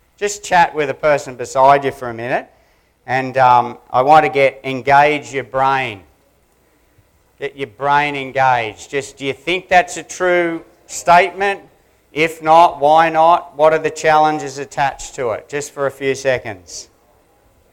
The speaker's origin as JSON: {"language": "English", "country": "Australia", "accent": "Australian", "said": "So you guys have got to come with me and catch on to my Aussie accent in one morning, in a half an hour."}